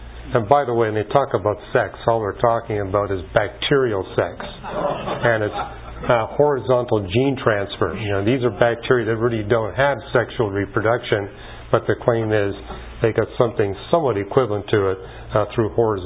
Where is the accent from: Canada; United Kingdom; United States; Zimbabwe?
Canada; Since I was raised in Canada, they had me study French and German.